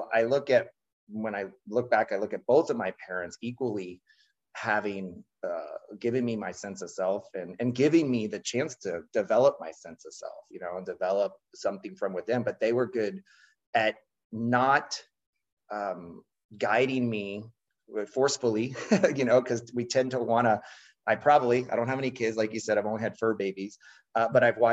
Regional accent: Miami, Florida, United States; We had a little lease of land in a Immokalee, Florida. I grew up in Miami, Florida.

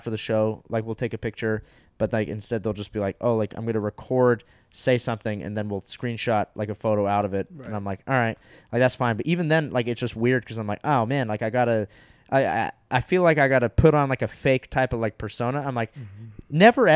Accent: California, United States; I'm from Orange County, California.

